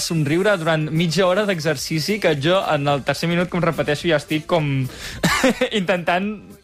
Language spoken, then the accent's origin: Catalan; Girona, Catalonia, Spain; Jo també sóc de Girona, per començar.